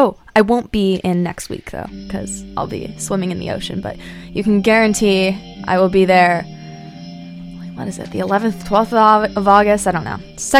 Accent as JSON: {"language": "English", "country": "Ireland", "said": "I really like Irish music because I'm Irish and it makes me feel really cool."}